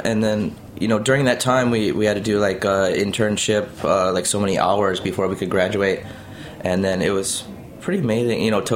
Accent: Iowa, United States; I guess me growing up in Iowa, you know, I didn't have sushi until like later in high school

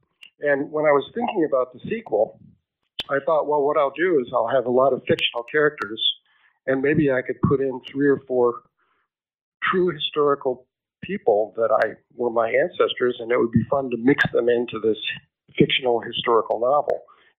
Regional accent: Quincy, Illinois, United States; First, I was born and raised in Quincy, Illinois, which is a small town on the Mississippi River not far from Mark Twain's Hannibal.

